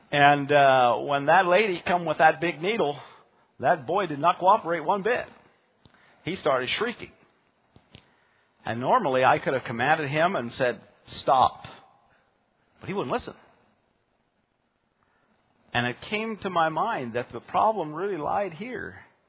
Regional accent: Pennsylvania, United States; I thought growing up in Lancaster County that we had some towns with some pretty unique names down here in Lancaster County

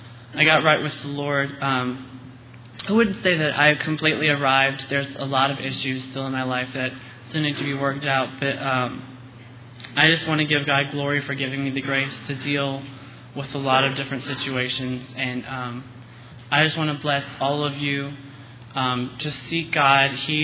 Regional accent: Amherst, Virginia, United States; I am from Amherst, Virginia. I attend Day Spring Christian Fellowship.

